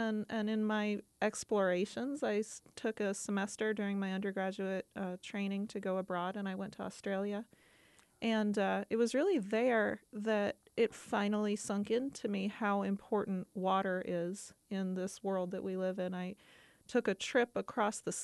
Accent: Durham, North Carolina, United States; And when I was born in Durham, North Carolina, she was a professor at the University of North Carolina. So I grew up in the halls of the geology department.

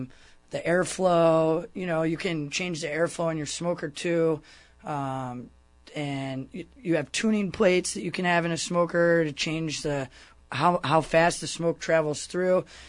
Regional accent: Chicago, Illinois, United States; also born or lived in Texas; You know, originally I'm from Texas, but I spent my whole life in Chicago.

